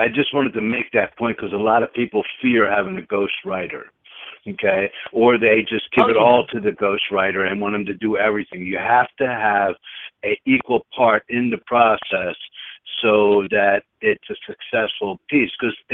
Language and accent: English; Philadelphia, Pennsylvania, United States; also born or lived in Las Vegas; so I'm from the Northeast, okay? I'm from Philadelphia. I had spent 20 years in Las Vegas in the gaming industry